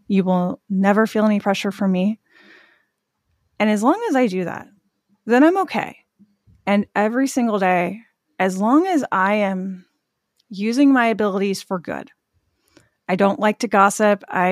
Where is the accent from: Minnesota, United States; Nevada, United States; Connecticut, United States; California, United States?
California, United States; I grew up in Northern California, but I live in New England now. And I'm very New England.